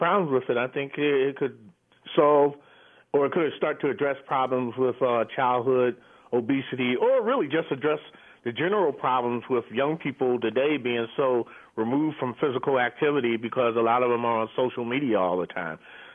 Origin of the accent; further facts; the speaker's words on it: Pennsylvania, United States; That was back in my home state of Pennsylvania.